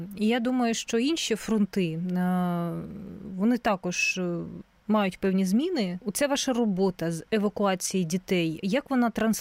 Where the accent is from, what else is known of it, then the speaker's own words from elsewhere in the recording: Luhansk Oblast, Ukraine; я сама з Луганщини